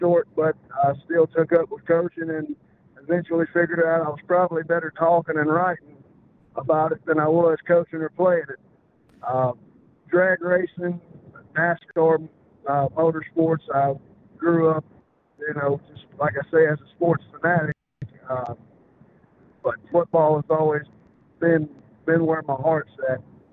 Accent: Alabama, United States; accent: southern; I'm from Alabama, so you'll have to excuse my southern lingo and accent at times. It's a bit harder to understand.

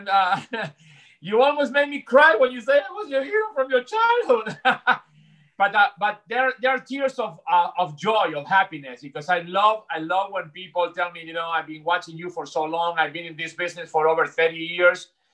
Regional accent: Argentina; moved away as an adult; now in United States; Yeah, well, I came to the States because I'm from Argentina, and I was 19 years old. I was trying to study broadcasting in Argentina

